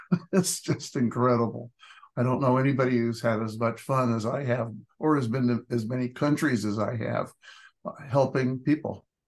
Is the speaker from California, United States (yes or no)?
yes; California, United States; also born or lived in Europe; I'm in California pretty much all my life. So, grew up here and went to school here, went to college in Sacramento, and then after that went to Europe, and after that came back